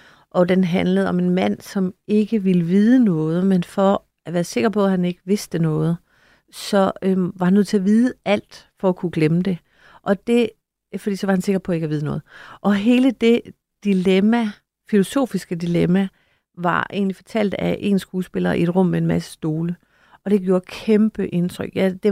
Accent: Haderslev, Region of Southern Denmark, Denmark; Jeg voksede op i Haderslev

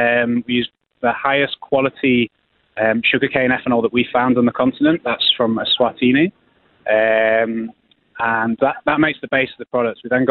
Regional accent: United Kingdom; To be honest, I'm from Europe, I'm from the UK, and we don't see sugarcane products, a lot of sugarcane gins at all.

